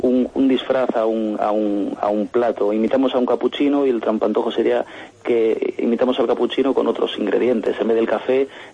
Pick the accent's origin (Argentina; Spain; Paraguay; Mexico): Spain; Cantabria; Esta semana, por ejemplo, yo he hecho un guiño a mi tierra, yo soy cántabro.